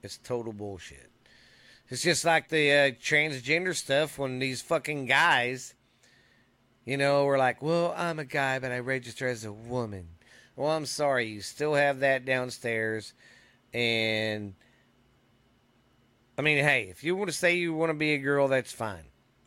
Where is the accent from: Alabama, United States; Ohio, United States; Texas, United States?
Texas, United States; Mineral Wells; That's a lake northwest of here, from my hometown here in Mineral Wells.